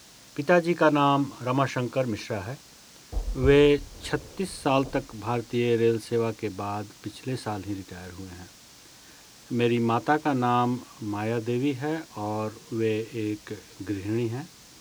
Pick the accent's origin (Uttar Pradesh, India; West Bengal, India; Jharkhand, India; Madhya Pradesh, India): Uttar Pradesh, India; Agra; born there; 16 अगस्त 1980 को मेरा जन्म आगरा में हुआ और मेरी प्रारंभिक शिक्षा सेंट जॉर्जेस स्कूल में पूरी हुई।